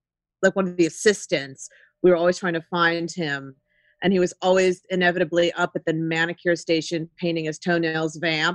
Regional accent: Ohio, United States; now in New York City, United States; I'm like, I came from Ohio.

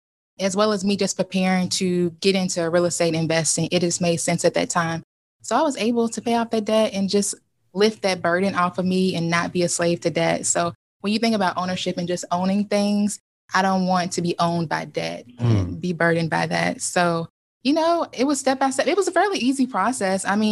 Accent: Kentucky, United States; now in Ohio, United States; I'm originally from Kentucky. I currently live in Ohio.

